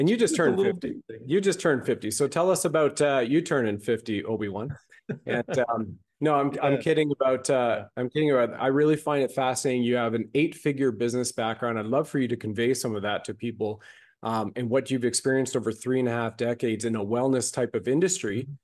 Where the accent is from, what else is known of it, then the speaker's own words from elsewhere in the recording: Canada; I was brought up in Canada